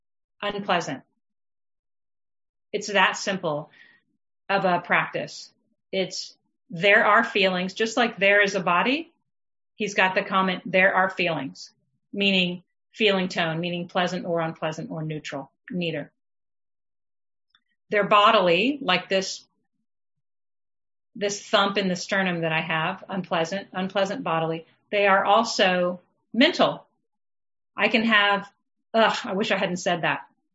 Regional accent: Texas, United States; I grew up in Texas where I used to eat a lot of meat.

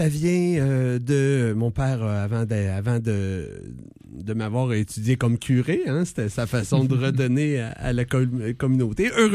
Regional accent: Quebec, Canada; born there; c'est parce que je suis né au Québec.

